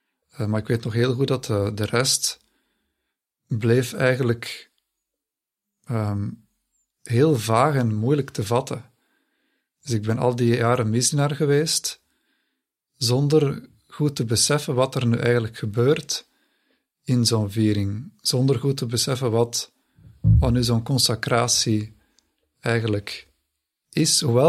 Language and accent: Dutch; Haasrode, Flemish Brabant, Belgium; also born or lived in Leuven; Ik ben geboren in Leuven in 1989. En ik ben opgegroeid in Haasrode, dus ook in de buurt van Leuven. En ik ben naar school gegaan in Heverlee, dus bij de Annunciaten, het Heilig Hart. En dat is een katholieke school.